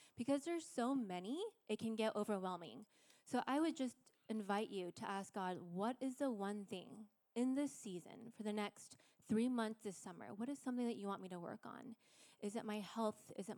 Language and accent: English; Seattle, Washington, United States; I'm from Seattle area, so as I was cycling